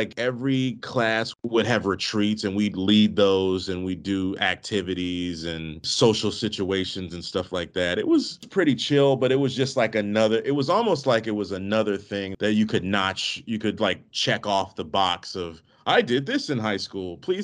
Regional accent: Maryland, United States; born or raised there

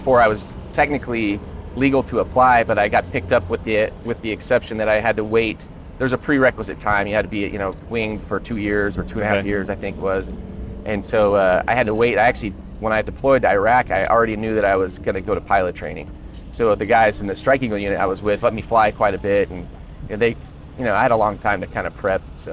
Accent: Colorado, United States; I grew up in Colorado. My parents were school teachers, so I didn't have a big aviation background.

